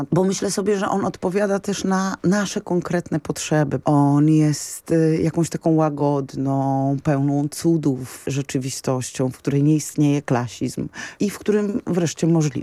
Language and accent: Polish; eastern borderland, Poland; A ja sama prywatnie pochodzę z podgranicy wschodniej. Znam te wsie, w których nie dogadam się po polsku. I znam tę sytuację, w której kwestia religii nie jest tak oczywista jak w znakomitej większości Polski